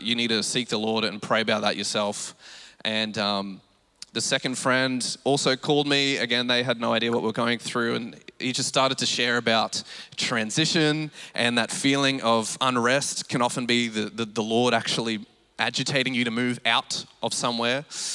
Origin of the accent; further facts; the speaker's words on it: Rockhampton, Queensland, Australia; I grew up in Rocky all my life.